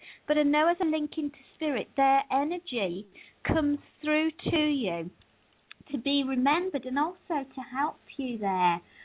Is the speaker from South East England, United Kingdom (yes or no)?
no; Birmingham, West Midlands, United Kingdom; I am living in what we call the Black Country at the moment, but I always go back to my roots and say I'm from Birmingham, and I think the Birmingham accent and the Black Country accent are very different.